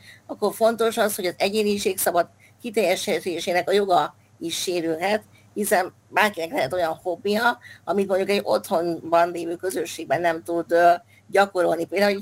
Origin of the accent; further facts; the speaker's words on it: Székesfehérvár, Fejér, Hungary; Én székesfehérvári vagyok, tehát nem Pesten